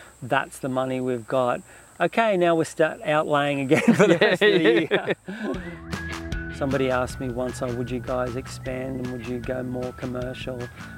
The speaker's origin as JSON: {"language": "English", "town": "Brisbane", "region": "Queensland", "country": "Australia", "tie": "born or raised there", "said": "from way back when I was a kid, growing up in Brisbane"}